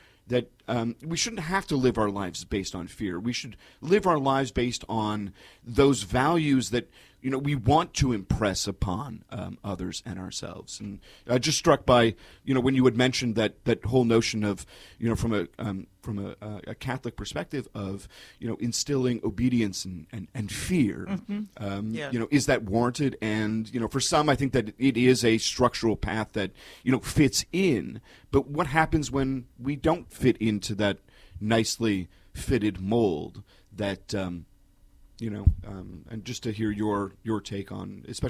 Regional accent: Toronto, Ontario, Canada; So I grew up in Toronto.

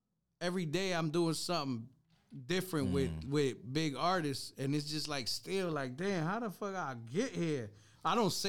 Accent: Orange, New Jersey, United States; growing up in Old Range.

